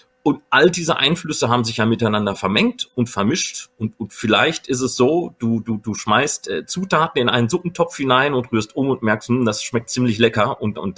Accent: North Rhine-Westphalia, Germany; Ich bin auch Westfale. Weil uns trennt ja so eine Linie, Rheinland und Westfalen.

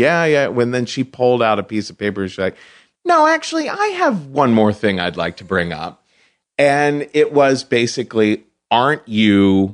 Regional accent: Cincinnati, Ohio, United States; I come from Cincinnati, Ohio, which is extremely segregated, right?

